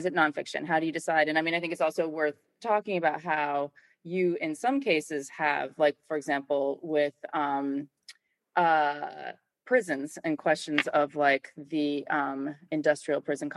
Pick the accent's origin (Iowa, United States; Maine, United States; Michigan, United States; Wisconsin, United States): Maine, United States; but I grew up in Maine where it was like cold and gray and rainy all the time.